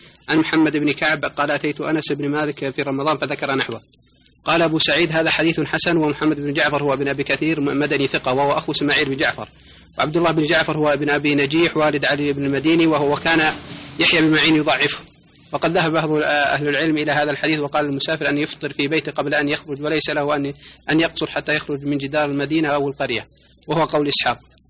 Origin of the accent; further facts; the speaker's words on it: Egypt; moved away; نحن مقيمين هنا وأهالينا مثلا في نعرف بعض الناس الضعاف عندنا في مصر